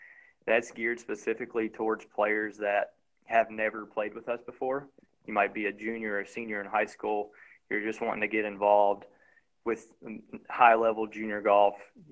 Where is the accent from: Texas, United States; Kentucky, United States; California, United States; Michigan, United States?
Kentucky, United States; I mean, I'm originally from Kentucky, so when I was playing, we didn't really have that many opportunities available